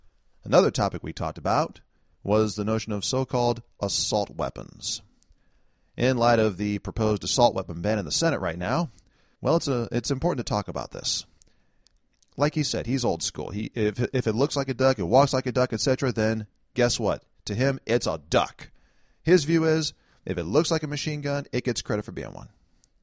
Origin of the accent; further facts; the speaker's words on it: San Francisco, California, United States; based largely in San Francisco. Hey, my hometown.